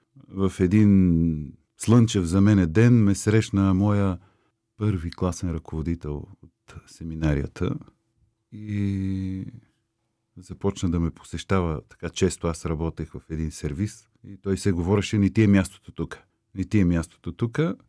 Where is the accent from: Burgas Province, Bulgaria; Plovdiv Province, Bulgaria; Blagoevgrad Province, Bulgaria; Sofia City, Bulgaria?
Blagoevgrad Province, Bulgaria; Sandanski; Още като дете, като учих в моя роден град Сандански